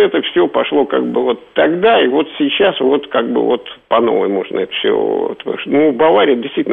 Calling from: Moscow, Russia

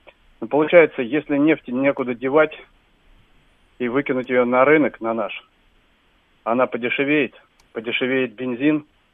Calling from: Moscow, Russia; Я из Москвы звоню.

